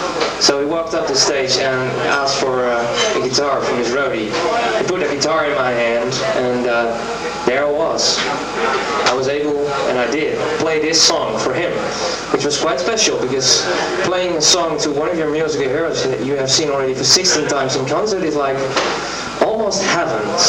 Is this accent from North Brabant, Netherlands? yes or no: no; Amsterdam, North Holland, Netherlands; from Amsterdam.